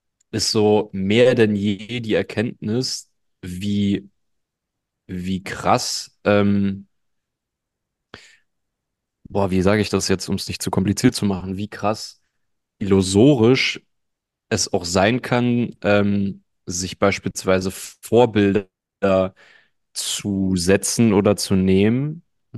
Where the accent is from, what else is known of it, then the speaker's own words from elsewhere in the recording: Berlin, Germany; Ich als Berliner habe da auf jeden Fall andere Referenzwerte